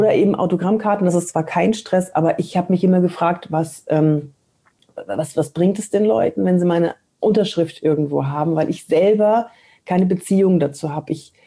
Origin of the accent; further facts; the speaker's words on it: Cologne, North Rhine-Westphalia, Germany; Ich komme aus Köln